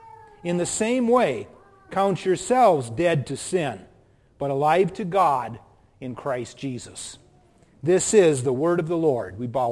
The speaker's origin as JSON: {"language": "English", "region": "Minnesota", "country": "United States", "accent": "Minnesota", "said": "So I'll just ask you with my Minnesota accent."}